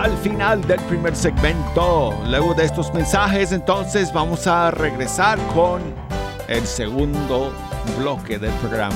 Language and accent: Spanish; Denver, Colorado, United States; born there; me volvió a escribir desde Denver, Colorado, mi ciudad natal